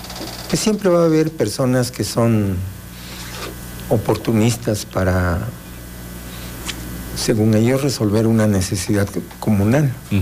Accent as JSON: {"language": "Spanish", "town": "Xocotla", "country": "Mexico", "said": "Entonces, nosotros nos regimos a través de usos y costumbres, porque yo soy de Xocotla."}